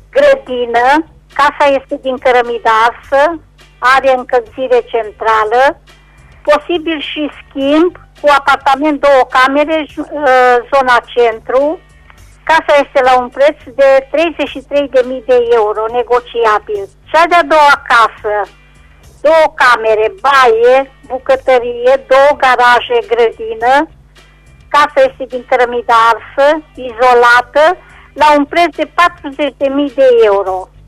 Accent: Reșița, Caraș-Severin, Romania; din Reșița

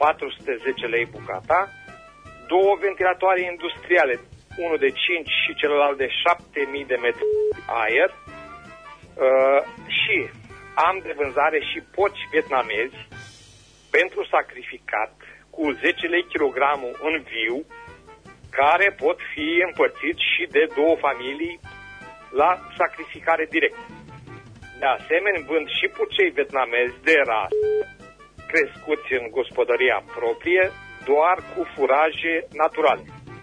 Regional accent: Berzovia, Caraș-Severin, Romania; din Berzovia și am de vânzare două aparate de aer condiționat

